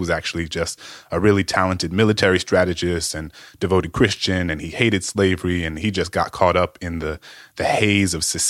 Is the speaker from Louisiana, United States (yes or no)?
yes; Louisiana, United States; and myself growing up in Louisiana, you know, I remember my middle school American history course